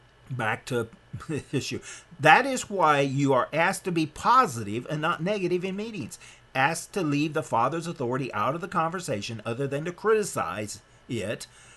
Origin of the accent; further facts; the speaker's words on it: Nebraska, United States; Now I'm from Nebraska, and you may not understand a Cobb house.